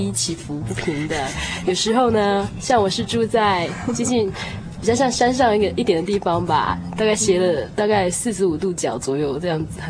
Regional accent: Auckland, New Zealand; 然后我也是从纽西兰的 Oakland 奥克兰来的

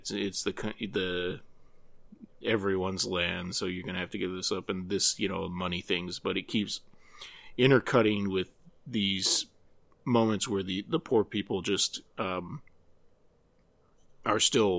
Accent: United States; based on, as an American, what I know of what happened in Russia.

